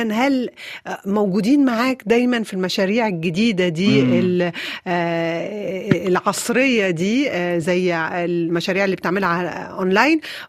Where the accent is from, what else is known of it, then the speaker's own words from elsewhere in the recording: Beirut, Beirut Governorate, Lebanon; born there; وأنا بحبها، أنا مولودة في بيروت مش ممكن أنسى بيروت